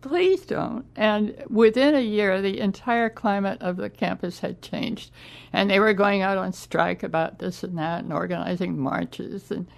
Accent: Berkeley, California, United States; moved away as an adult; I grew up in Berkeley and left when I was 18. And I went to the East Coast, and my degrees are mostly from Johns Hopkins University.

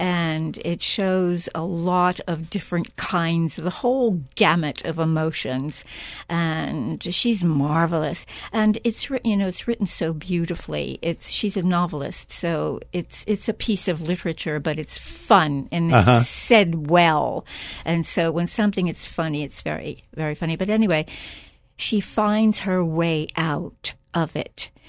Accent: East Coast, United States; born there; also born or lived in California / New York; I was born on the East Coast, but we both lived in California for a good long time, and we both lived in New York for a good long time.

